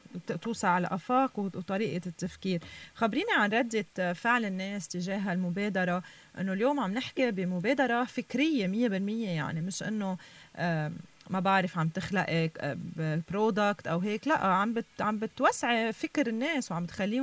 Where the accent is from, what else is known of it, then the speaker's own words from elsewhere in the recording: Lebanon; إذا نحن ما شجعنا بعض كلبنانيين وسوقنا لبعض